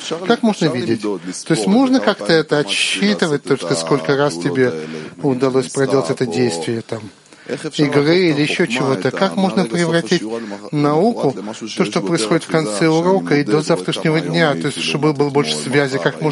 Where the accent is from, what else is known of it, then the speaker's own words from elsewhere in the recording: Ukraine; Я сам с Украины. Я знаю этот и менталитет, все.